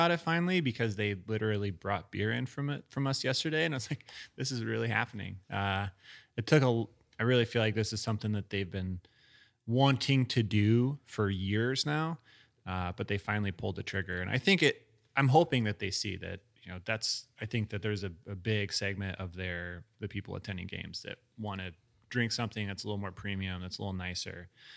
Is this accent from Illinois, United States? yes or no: yes; Illinois, United States; I grew up in Central Illinois. So I was in the no man's land of craft beer for the longest time